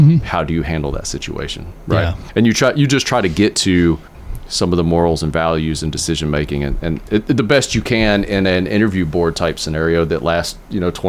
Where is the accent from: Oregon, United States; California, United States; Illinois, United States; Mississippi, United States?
Mississippi, United States; Well, so I was raised in Mississippi.